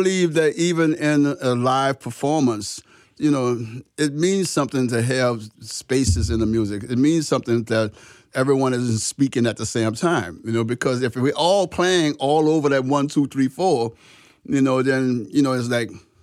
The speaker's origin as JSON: {"language": "English", "town": "New Orleans", "region": "Louisiana", "country": "United States", "tie": "born or raised there", "said": "We grew up in the Third Ward, which was two blocks from Parish Prison on Gravier Street."}